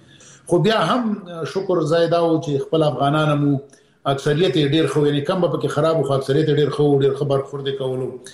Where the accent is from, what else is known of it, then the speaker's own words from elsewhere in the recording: Peshawar, Khyber Pakhtunkhwa, Pakistan; زه پېښور کې د اول صف نه نیولې تر 12 پورې مالته درس ویلې دی.